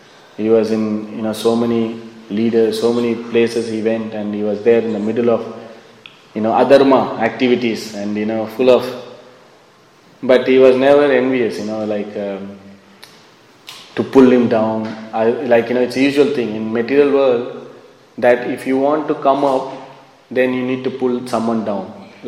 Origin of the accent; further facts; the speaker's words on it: Sri Lanka; because you're from India, I'm from Sri Lanka, and this terrorist attack is going on.